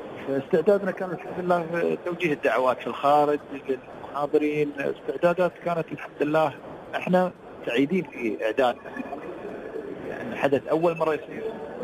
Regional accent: United Arab Emirates; عندنا في الإمارات

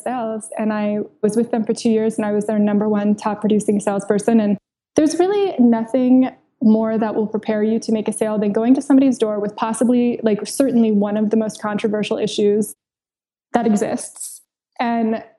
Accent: San Diego, California, United States; they were a San Diego band, and I grew up in San Diego.

